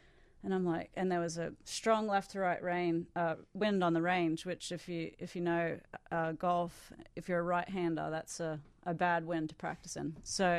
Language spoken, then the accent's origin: English; Australia; Well, when I was growing up in Australia, for the most part of my childhood, we had two television stations.